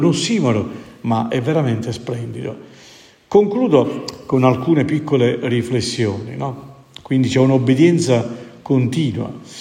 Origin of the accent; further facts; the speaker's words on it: Naples, Campania, Italy; sapete, io vengo da Napoli